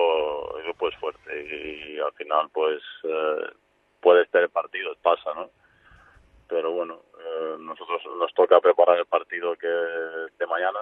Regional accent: Belgrade, Serbia; born there; Spanish is a second language; moved away; serbio, nací en Belgrado, pero bueno, llevo mucho tiempo aquí

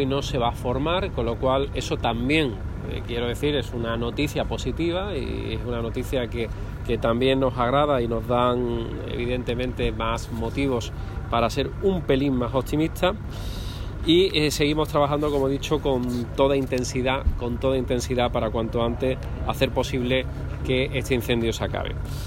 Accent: Málaga, Andalusia, Spain; en una zona tan valorada y querida como la que estamos viendo y la que conocemos muchos de los que somos malagueños.

